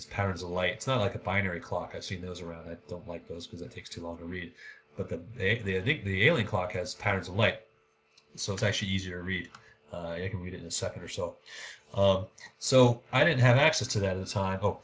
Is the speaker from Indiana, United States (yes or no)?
no; Oakland, California, United States; I was born and raised in Oakland. Went to San Francisco and went to the Nature Company there, this little store